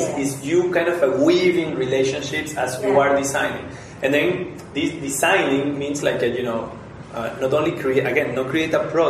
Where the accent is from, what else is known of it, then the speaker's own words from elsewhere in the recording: Venezuela; I'm from Venezuela, I'm half Spanish, half Venezuelan.